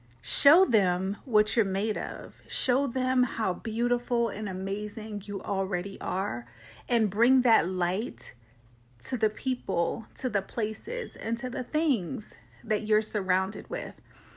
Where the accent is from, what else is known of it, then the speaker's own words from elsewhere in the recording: Atlanta, Georgia, United States; moved away as an adult; now in Central Illinois, United States; I moved abruptly from Atlanta, where I'm from, all the way to Central Illinois. I have been here. My husband's originally from here, but I never, ever thought that this would be someplace that I would live.